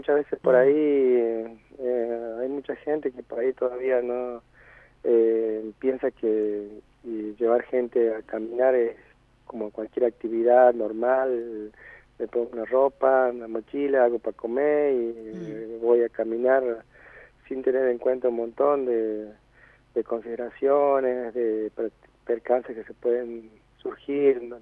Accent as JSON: {"language": "Spanish", "town": "Humahuaca", "region": "Jujuy", "country": "Argentina", "said": "Sí, soy de Humahuaca."}